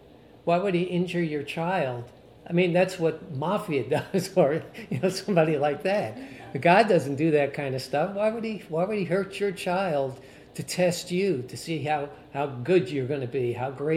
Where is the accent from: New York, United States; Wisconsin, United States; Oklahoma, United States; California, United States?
New York, United States; I'm from New York.